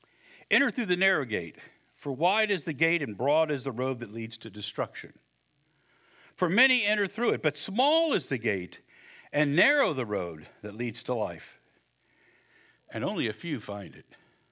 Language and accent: English; United States; As an American value, I think all of us as Americans have a value of freedom.